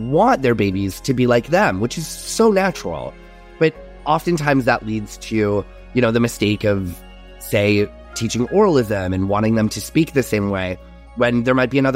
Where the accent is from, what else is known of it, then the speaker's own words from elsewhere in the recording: United States; first language American Sign Language; English is a second language; Truly, you know, sign language is my first language, even though also English very much feels like my first language in a lot of ways.